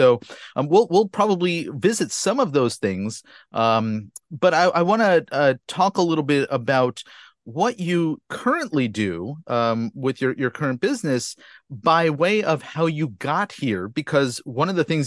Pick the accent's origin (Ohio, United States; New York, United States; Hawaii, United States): New York, United States; Scarsdale; who is joining us today from my hometown of Scarsdale, New York.